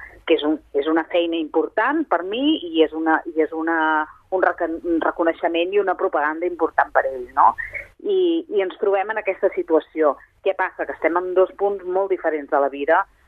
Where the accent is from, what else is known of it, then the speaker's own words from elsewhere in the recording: Sabadell, Catalonia, Spain; El Ramon Madaula i jo, els dos som de Sabadell